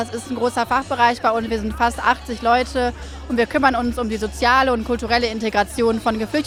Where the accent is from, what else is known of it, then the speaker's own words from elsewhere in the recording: Wuppertal, North Rhine-Westphalia, Germany; ich komme aus Wuppertal.